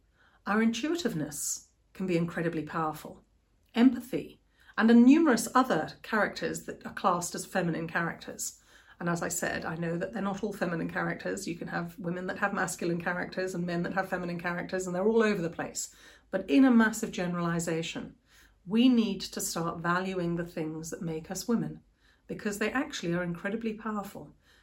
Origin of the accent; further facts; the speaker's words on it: Botswana; the culture I was brought up in Botswana growing up.